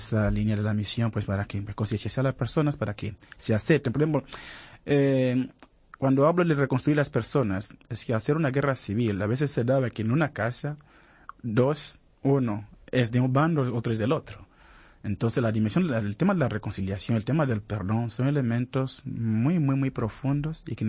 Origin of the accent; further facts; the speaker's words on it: Angola; now in Spain; Soy de Angola, sí.